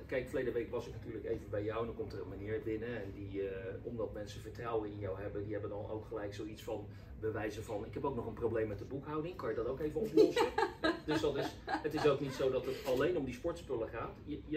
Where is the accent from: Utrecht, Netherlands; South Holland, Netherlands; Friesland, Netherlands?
South Holland, Netherlands; Rotterdam; Niet eens wetende als echte Rotterdammer dat er ook nog zo'n ontzettend groot ziekenhuis in Schiedam is.